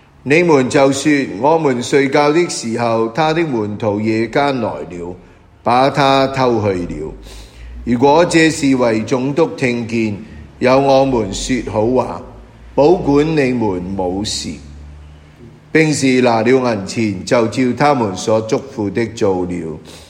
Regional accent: Hong Kong; 今日好像我们香港人呢啲学生已经不用读中史啦。

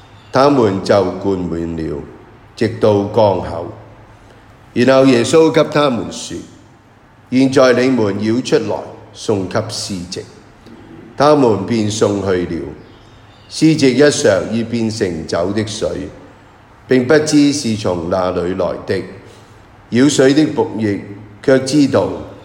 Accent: Hong Kong; 咁今日咧，我谂为我哋香港人嘅，系面对好多嘅而家我哋好紧张嘅呢个印度法啊

